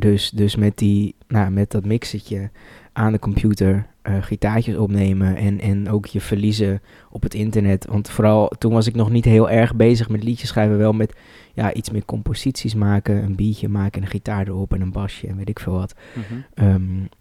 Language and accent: Dutch; Heerenveen, Friesland, Netherlands; Ik kom uit Heerenveen oorspronkelijk. En dat was wel echt het is geen stad, het is een plaats waar topsport heel erg leeft.